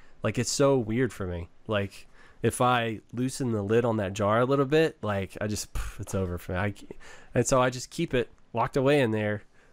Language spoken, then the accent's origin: English; Texas, United States; Like, we're from Texas, yeah, bro.